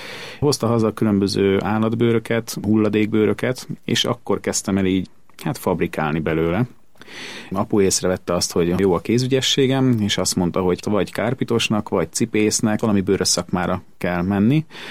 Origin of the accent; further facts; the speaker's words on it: Budapest, Hungary; born there; Én 82. április 25-én születtem Budapesten, de a szülői ház az otthon van.